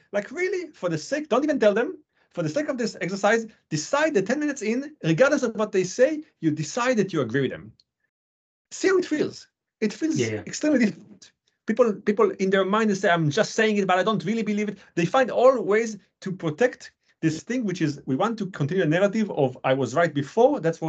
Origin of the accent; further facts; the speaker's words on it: Israel; also born or lived in France; now in United States; I was born in France, raised in Israel, and now a citizen of the US.